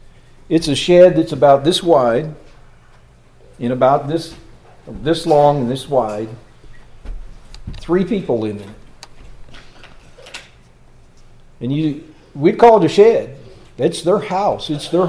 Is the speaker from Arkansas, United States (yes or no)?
yes; Arkansas, United States; Now, I grew up in Arkansas, and for years, you know, Texas was our rivalry in just about everything.